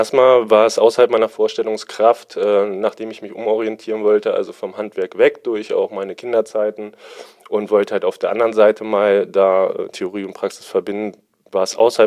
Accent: Lower Saxony, Germany; ich komme aus der Region Göttingen, also ich bin hier groß geworden

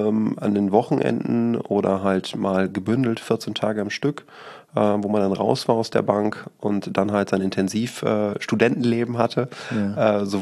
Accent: Rheine, North Rhine-Westphalia, Germany; Also aufgewachsen in Rheine, dann das Abi ganz klassisch gemacht.

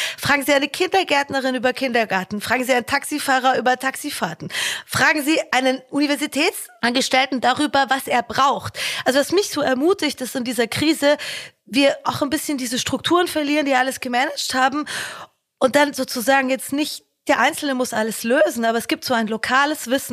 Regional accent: Germany; Ich meine, ich komme aus Deutschland, die Deutsche Bahn, ich weiß gar nicht, was ich da sagen soll, ja.

